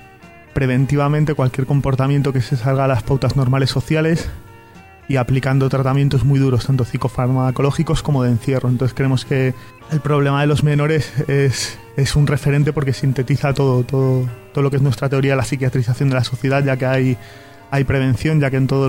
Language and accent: Spanish; Madrid, Community of Madrid, Spain; principalmente en Madrid, de donde yo vengo